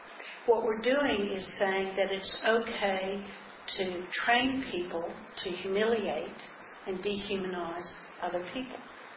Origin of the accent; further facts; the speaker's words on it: United States; As you probably can tell by my accent, I come from the United States originally.